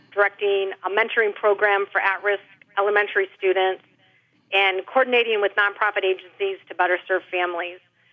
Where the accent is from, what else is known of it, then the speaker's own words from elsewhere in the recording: Midwest, United States; now in Michigan, United States; I grew up in the Midwest.